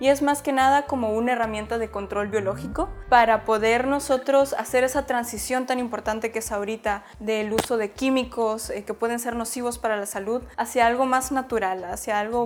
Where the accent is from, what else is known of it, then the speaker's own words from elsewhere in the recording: Mexico; la importancia de nosotros como mexicanos reconectar con ese eslabón